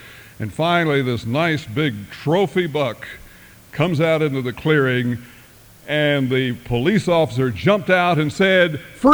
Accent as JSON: {"language": "English", "town": "Pontotoc", "region": "Mississippi", "country": "United States", "tie": "born there", "said": "to really give you an idea how small Pontotoc is, when I was born on October 24th, the merchants of Pontotoc, both of them, presented my mother and I with various gifts"}